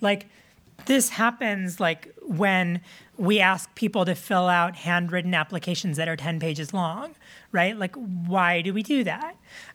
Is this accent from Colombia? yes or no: no; Michigan, United States; Hope College is the college in my hometown, and there's a professor there who's a big advocate for this.